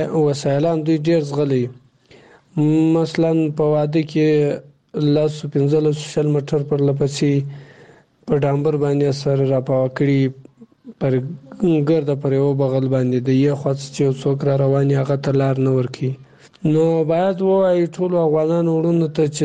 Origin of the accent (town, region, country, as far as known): Afghanistan